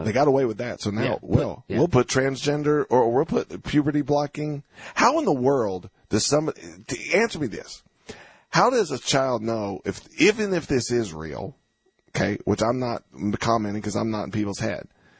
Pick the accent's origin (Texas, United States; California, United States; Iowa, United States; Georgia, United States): Georgia, United States; ladies and gentlemen, I grew up in Georgia. We know what kudzu is.